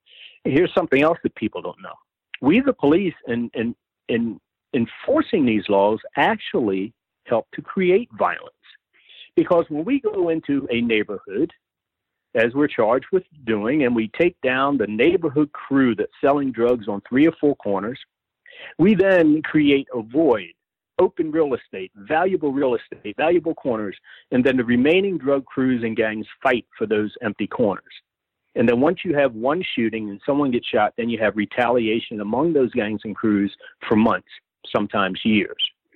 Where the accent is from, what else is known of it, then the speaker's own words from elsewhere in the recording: Baltimore, Maryland, United States; I'm in Baltimore. I grew up in Baltimore, policed in Baltimore, and I currently live in Baltimore.